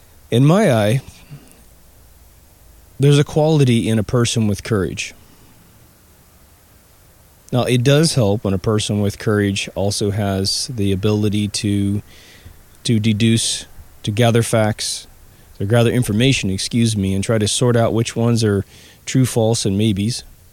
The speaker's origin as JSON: {"language": "English", "region": "Kansas", "country": "United States", "lives_now": "California, United States", "said": "I was always tortured with the story of Wizard of Oz because I'm from Kansas. And when I came to California, I always got two questions."}